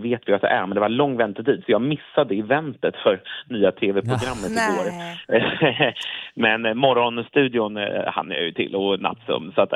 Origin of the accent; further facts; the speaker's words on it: Örebro, Örebro County, Sweden; jag växte upp i Örebro och i vårt område Björkhaga där.